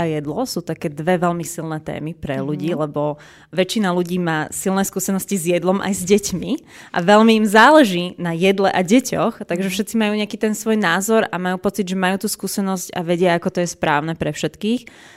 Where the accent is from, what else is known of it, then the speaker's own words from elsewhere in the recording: Piešťany, Trnava Region, Slovakia; Prišla som vlakom z Piešťan.